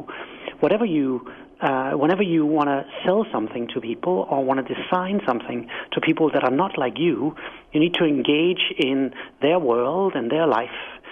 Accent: Denmark; accent: quaint; English is a second language; now in United States; as you can hear in my quaint accent, I'm not from America. I'm from Denmark, and when I arrived here a decade ago

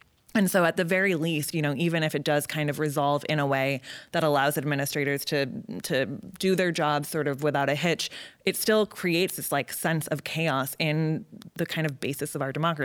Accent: Massachusetts, United States; And, you know, I'm from Massachusetts, and so I grew up learning about sort of the Willie Horton case

